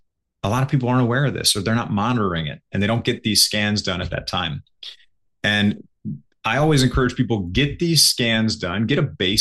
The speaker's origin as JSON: {"language": "English", "region": "Midwest", "country": "United States", "tie": "born or raised there", "said": "I grew up in the Midwest, right? Macaroni is a vegetable where I was growing up."}